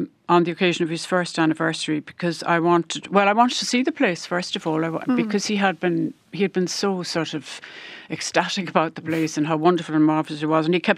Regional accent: Cork, Munster, Ireland; moved away as an adult; now in Kerry, Ireland; Yeah, I grew up in Cork and went to school and went to university in Cork and then moved to Kerry when I was just over 21.

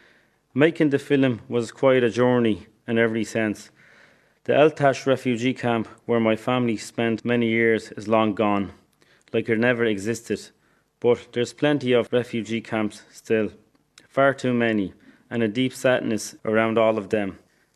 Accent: Ireland; I'm Irish and I'm proud to be Irish, but I'm Kurdish too and I never forget it. Kurdish blood with an Irish heart.

